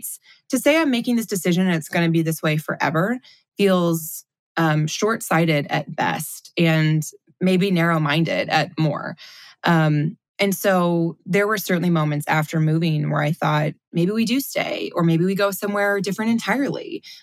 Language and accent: English; Michigan, United States; I felt very much like my hometown. I often joke that if the South is the Bible Belt, Southwest Michigan's kind of the coordinating tie clip a little farther north.